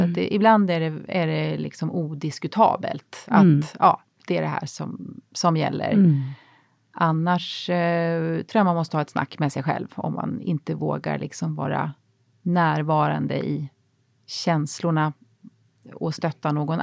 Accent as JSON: {"language": "Swedish", "town": "Växjö", "region": "Kronoberg County", "country": "Sweden", "tie": "born or raised there", "said": "Jag ville bort från den här lilla stan Växjö där jag växte upp, där ingenting hände."}